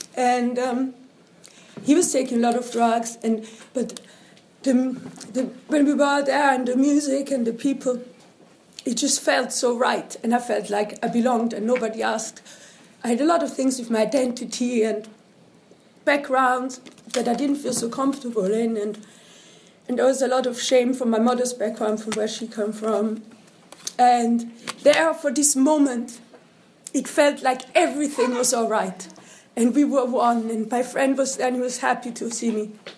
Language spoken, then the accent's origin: English; Switzerland; English is a second language; As you can hear, I'm not from England. I'm from Switzerland. My mother is Algerian. I grew up there.